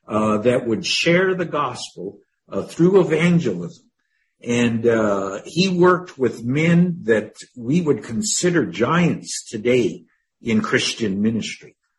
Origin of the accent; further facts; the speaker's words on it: Phoenix, Arizona, United States; in 1973 that Dr. Graham had a crusade in Phoenix, Arizona, my hometown.